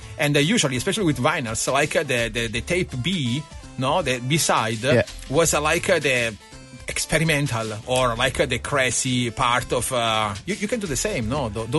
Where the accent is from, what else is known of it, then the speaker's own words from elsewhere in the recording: Italy; English is a second language; Me, that I come from Italy